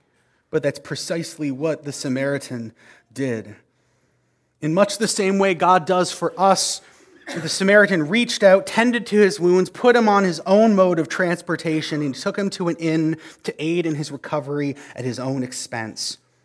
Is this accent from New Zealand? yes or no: no; Canada; I'm a Canadian, so I don't actually know how most